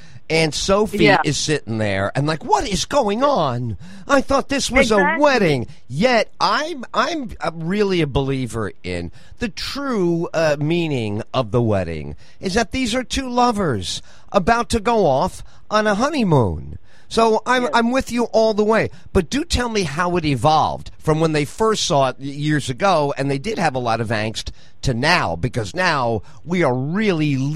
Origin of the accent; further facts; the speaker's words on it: New York City, New York, United States; Because I grew up in New York City, so I used to go down the Garment District.